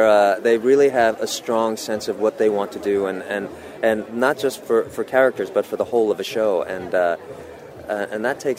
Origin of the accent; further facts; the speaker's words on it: South Korea; accent: southern Korean; English is a second language; now in United States; Some people, especially from my hometown in Korea, have been, you know, really ecstatic about the Korean because not many people speak with a southern accent in Korea